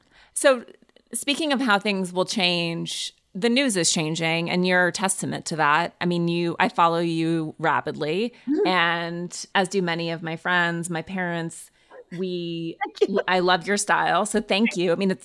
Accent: Montana, United States; I grew up in Montana, so I grew up in a conservative state

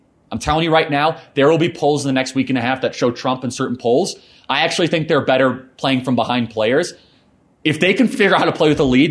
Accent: Illinois, United States; I grew up in Northern Illinois. I know the people of Kenosha, Wisconsin.

